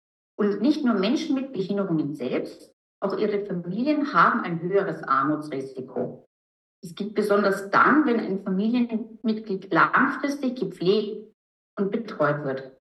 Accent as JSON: {"language": "German", "region": "Bavaria", "country": "Germany", "tie": "born or raised there", "said": "Ich komme aus dem tiefsten Allgäu, dort bin ich aufgewachsen. Ganz abgeschieden in einer Mischung aus Arbeitersiedlung und Bullabü."}